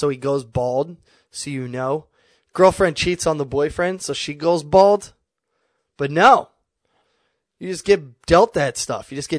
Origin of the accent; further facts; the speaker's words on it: Kansas, United States; I'm from Kansas. Maybe that's it.